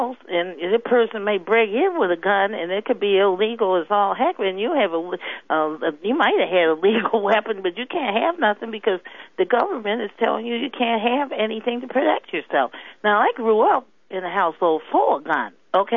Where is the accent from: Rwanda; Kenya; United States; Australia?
United States; I'm African American, as you know, and I'm very disgusted, to be honest with you